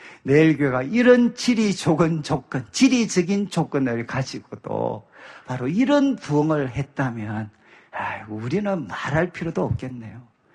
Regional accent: Daegu, South Korea; 저도 이제 대구 사람인데 어떻게 하면 이 대구 지역을 조금이라도 도울 수 있을까?

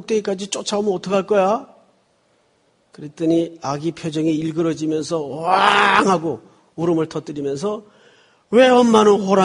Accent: Yeongju, North Gyeongsang, South Korea; now in United States; 제 고향은 경북 영주가 고향이에요.

